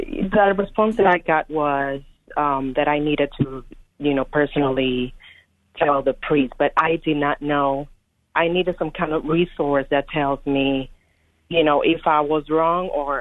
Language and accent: English; Florida, United States; moved away; I moved here recently. I'm originally from Florida.